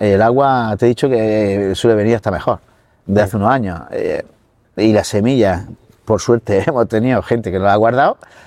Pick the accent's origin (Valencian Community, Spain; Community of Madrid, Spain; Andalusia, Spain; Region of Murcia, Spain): Region of Murcia, Spain; Rincón de Seca; si yo que soy de Rincón de Seca, riego en Rincón de Seca, a manta quiere decir que abro el portillo y me riega todos los limoneros, los naranjos o todas las cosas que tengo yo.